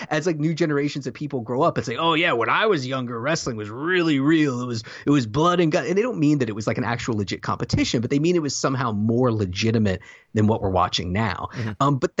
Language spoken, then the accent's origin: English; the South, United States; I have no idea. I'm from the South, Josh.